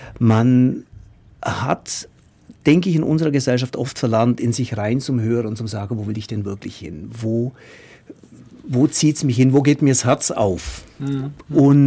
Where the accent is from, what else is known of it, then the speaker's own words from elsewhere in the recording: Bavaria, Germany; Also aufgewachsen, man hört es wahrscheinlich am Dialekt, ich komme schon hier aus dem Ländle, aus dem südlichen Landkreis Neu-Ulm und bin da auch wieder ansässig nach ein paar Ausflügen